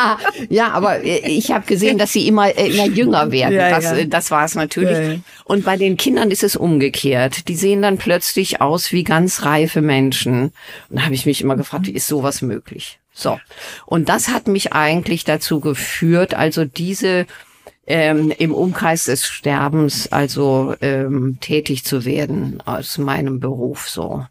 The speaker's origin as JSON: {"language": "German", "region": "Schleswig-Holstein", "country": "Germany", "tie": "born or raised there", "said": "Ich komme aus Schleswig-Holstein, bin in einem Dorf aufgewachsen."}